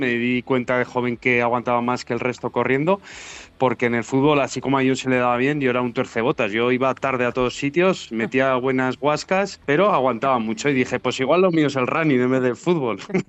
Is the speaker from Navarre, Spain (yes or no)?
yes; Sangüesa, Navarre, Spain; also born or lived in Pamplona; en Sangüesa, en Navarra, que es donde me he criado, aunque yo nací en Pamplona